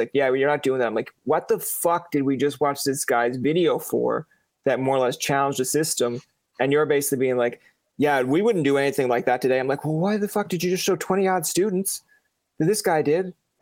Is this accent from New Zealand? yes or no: no; Newfoundland and Labrador, Canada; I'm from Newfoundland.